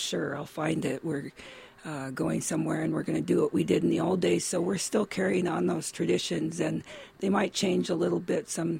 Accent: Coeur d'Alene, Idaho, United States; also born or lived in Spokane; I grew up in Coeur d'Alene, Idaho, and Spokane, and so I didn't grow up on the reservation. We grew up in Spokane with my grandma

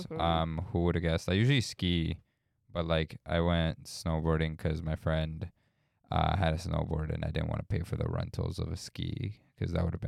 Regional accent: Milton, Ontario, Canada; It's Glen Eden, because I'm from Milton, and it's literally right there.

